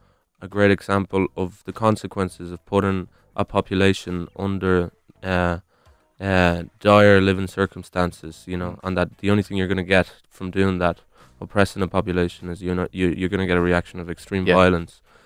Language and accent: English; Ireland; I feel like Ireland, you know, it's a different history, but there's a lot of similarities. And and the great thing about it is that, you know, in Ireland we found peace.